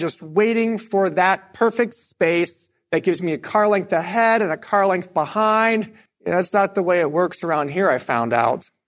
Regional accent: Midwest, United States; now in New York, United States; I come from the Midwest, and when we are merging onto highways where I come from, we get ready to merge

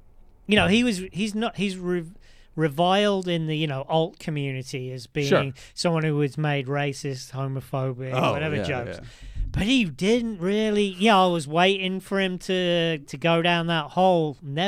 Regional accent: England, United Kingdom; because I'm English, I'm quite hard on fat people.

